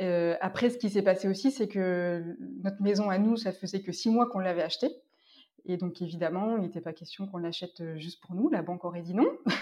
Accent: Orléans, Centre-Val de Loire, France; born there; j'ai 41 ans. Je suis née à Orléans, en région centre. Et j'ai des origines dans le sud, parce que j'avais une partie de ma famille qui vient d'Ardèche et du côté d'Avignon.

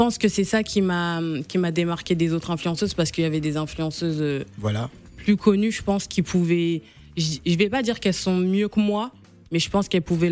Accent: Normandy, France; now in Paris, France; je suis normande de base, et quand je suis venue m'installer sur Paris, je suis venue vivre chez ma sœur.

